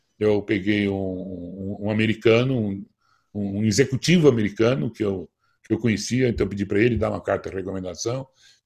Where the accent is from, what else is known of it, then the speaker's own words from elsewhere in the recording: Brazil; Então eu fui lá, sentei na mesa, falei: sou do Brasil, patati patatá.